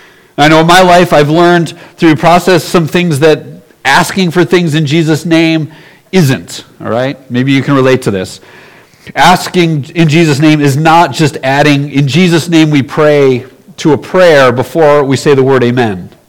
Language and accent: English; Buffalo, New York, United States; But this week I was in Buffalo and visiting my hometown in Buffalo for a few days.